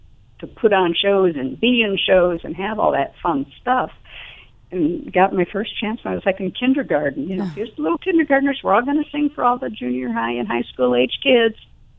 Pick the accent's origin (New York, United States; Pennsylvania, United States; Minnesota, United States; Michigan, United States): Michigan, United States; When I grew up in Southeast Michigan, and my folks had season tickets to the Fisher Theater in Detroit